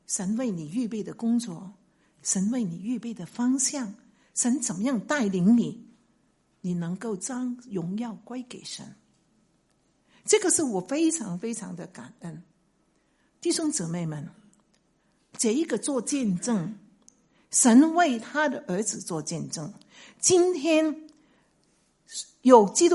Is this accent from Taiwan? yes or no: no; China; 特别是我们中国人相信这个永生呢是怎么样？是我们死后才有永生的，是吗？